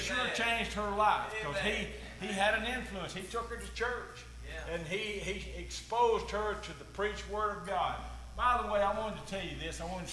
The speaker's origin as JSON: {"language": "English", "region": "Alabama", "country": "United States", "tie": "born there", "said": "I was born on Sand Mountain. Right off the road, up I-75 here. And my grandmother taught me about Jesus."}